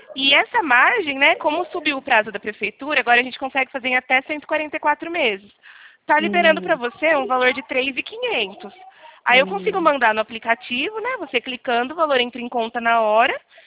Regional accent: Araras, São Paulo, Brazil; a gente é daqui de Araras.

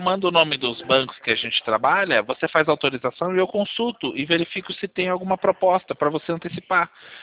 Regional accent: Sorocaba, São Paulo, Brazil; Eu sou de Sorocaba.

